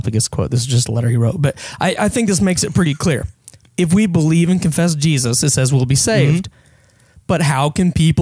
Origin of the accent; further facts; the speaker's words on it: United States; born there; I was born in the United States, 1978.